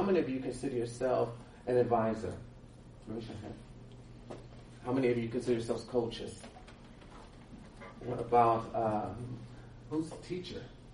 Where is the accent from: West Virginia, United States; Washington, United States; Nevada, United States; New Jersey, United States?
Washington, United States; University Place; Okay. I am from University Place, Washington, which is basically in Tacoma, Washington, on the elbow of Seattle, Washington. Beautiful place on West Tacoma.